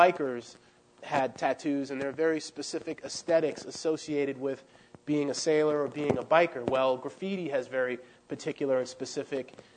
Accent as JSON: {"language": "English", "town": "Queens", "region": "New York", "country": "United States", "tie": "born or raised there", "also_born_or_lived": "Silver Spring, Maryland", "said": "I grew up in Queens, New York for many years, relocating at a very young age from Silver Spring, Maryland to Astoria, Queens."}